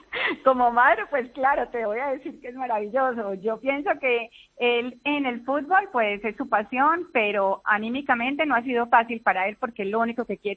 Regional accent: Colombia; now in Spain; Somos colombianos.

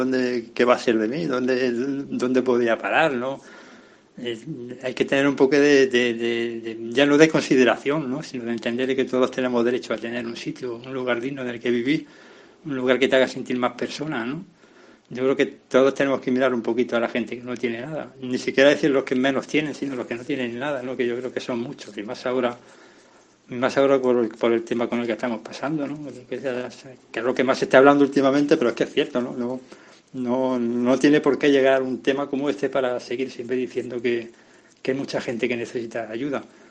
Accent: Jaén, Andalusia, Spain; also born or lived in Linares; yo soy natural de aquí de Jaén, aunque bueno, soy nacido en Linares. Llevo 3 meses más o menos viviendo en el hogar de acogida de Santa Clara, en la casa de acogida de Santa Clara.

